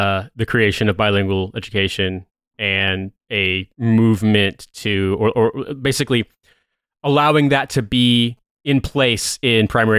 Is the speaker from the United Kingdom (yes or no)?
yes; Wales, United Kingdom; first language Welsh; English is a second language; I don't want this to be associated with, as, like, seen as a Welsh nationalist thing. It's just, this is the language. This is all, every member of the band, this is our first language.